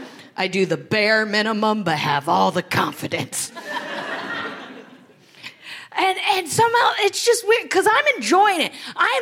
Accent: Greenville, Ohio, United States; now in New York City, United States; because I was told growing up in Greenville, Ohio, in order to get into a very good university, I would have to do very well in school.

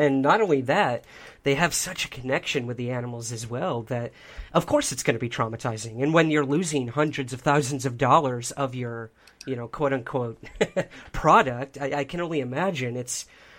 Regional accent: East Coast, United States; I'm from the East Coast. I live in New York City.

